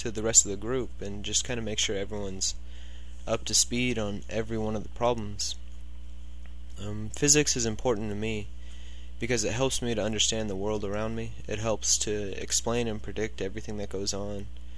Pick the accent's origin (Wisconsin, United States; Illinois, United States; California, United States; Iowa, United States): California, United States; La Mesa; also born or lived in Ramona; I am originally from the San Diego area. I grew up in La Mesa, and then I moved a few miles east and north up to Ramona in about the sixth grade, and that's where I finished up middle school and went to high school, and I'm still living there now